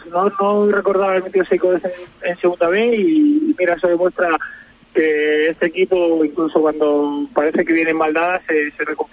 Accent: Cartagena, Region of Murcia, Spain

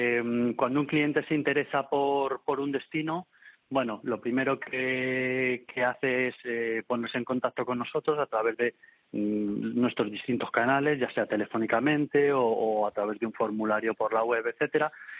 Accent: Madrid, Community of Madrid, Spain; born there; Yo soy, bueno, madrileño de nacimiento, entonces, pero por alguna razón, pues digamos que llevo el mar en las venas.

